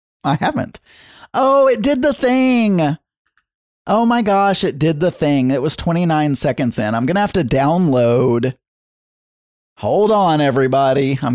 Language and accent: English; the South, United States; accent: Southern; Who am I to make fun of an accent? I'm Southern. You could call in and make fun of my accent.